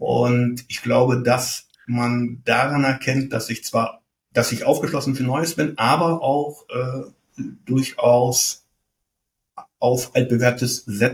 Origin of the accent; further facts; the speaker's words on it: Bremen, Germany; Bremen, weil es meine Heimat ist, weil ich mich hier verbunden fühle.